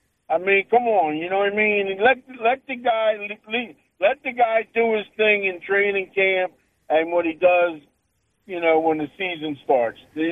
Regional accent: Philadelphia, Pennsylvania, United States; He says that when he hears that I'm from Philadelphia, right away, you know what he said to me?

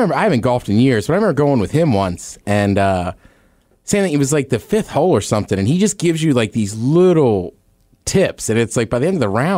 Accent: Maryland, United States; where I grew up in Maryland as a Maryland fan, like, I hate Duke, but they were never around because they were three states away.

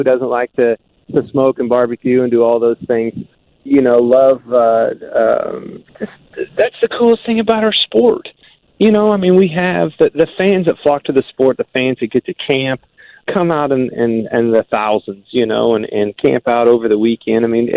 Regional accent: Midwest, United States; I've always been that way growing up in the Midwest.

